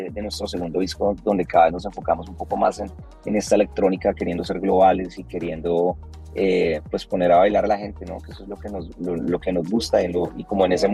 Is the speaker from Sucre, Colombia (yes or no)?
no; Tunja, Boyacá, Colombia; pues yo nací en Tunja, y en ese momento ya en el colegio donde yo estudiaba